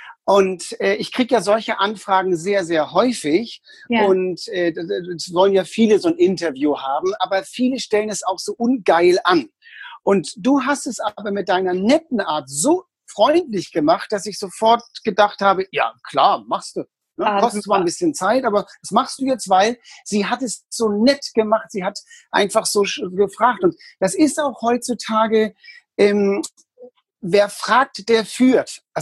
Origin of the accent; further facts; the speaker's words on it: Hamburg, Germany; also born or lived in Berlin; ich habe 18 Jahre in Hamburg gelebt, dann habe ich 28 Jahre in Berlin gewohnt